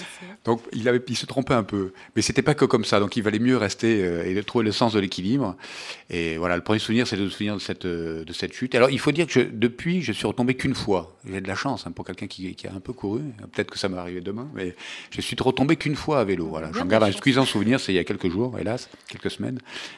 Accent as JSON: {"language": "French", "town": "Nice", "region": "Provence-Alpes-Côte d'Azur", "country": "France", "tie": "born there", "said": "je suis né à Nice."}